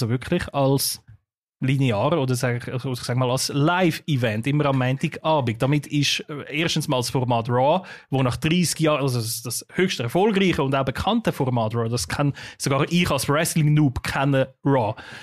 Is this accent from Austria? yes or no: no; Switzerland